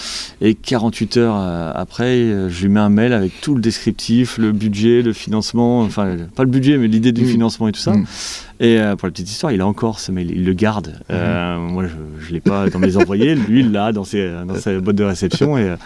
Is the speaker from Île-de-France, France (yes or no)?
no; Violaines, Hauts-de-France, France; also born or lived in Valenciennes; je suis né à Valenciennes, j'ai vécu à côté de la Bassée, à Violaine.